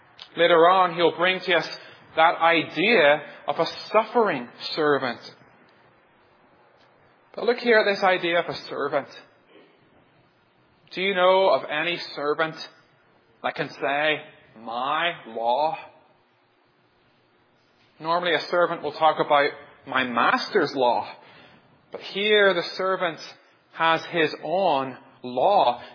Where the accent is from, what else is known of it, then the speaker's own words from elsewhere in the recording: Ireland; I come from Ireland, a tiny little island in the sea